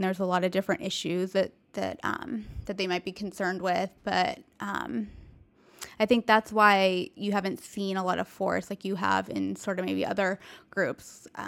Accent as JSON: {"language": "English", "region": "California", "country": "United States", "tie": "born or raised there", "said": "growing up in California is very diverse, and I had a lot of friends of a lot of different backgrounds"}